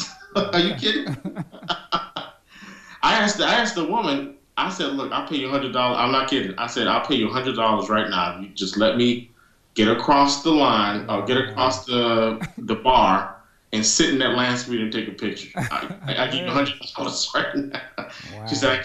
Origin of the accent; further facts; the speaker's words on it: Indianapolis, Indiana, United States; I'm back home in my hometown of Indianapolis, and out here at the Indiana State Museum